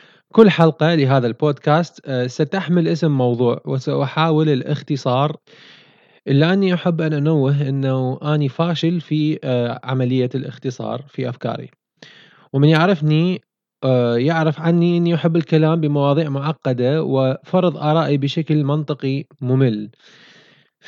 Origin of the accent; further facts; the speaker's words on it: Iraq; moved away; وها أنا الآن بسنتي الخامسة بعد هجرتي من بلدي العراق،